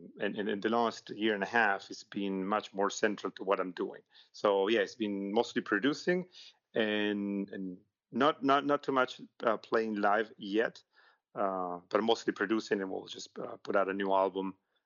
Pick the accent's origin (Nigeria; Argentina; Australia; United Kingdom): Argentina; Buenos Aires; English is a second language; moved away as an adult; also born or lived in New York / Miami; now in Shanghai, China; I'm from Buenos Aires. I left the country 25 years ago, maybe. I moved to the United States. I lived the last 20 years mostly either in New York or Miami. And 2 years ago, I moved to Shanghai.